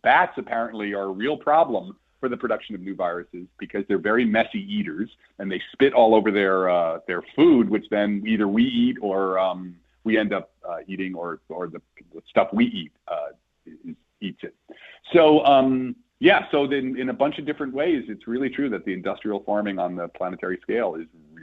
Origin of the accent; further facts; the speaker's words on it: New Jersey, United States; Andrew, I'm from New Jersey, so this is just like kind of the way we do.